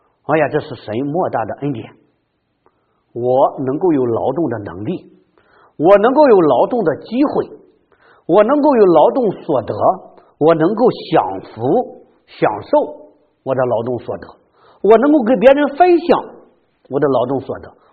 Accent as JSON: {"language": "Chinese", "country": "China", "said": "我们看中国的历史有多少的年代我们中国人在挨饿"}